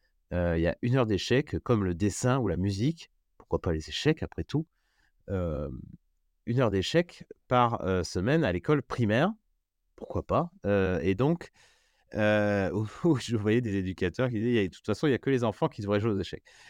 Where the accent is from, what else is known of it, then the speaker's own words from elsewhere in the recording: Paris, Île-de-France, France; Je parle en tant que Parisien, là.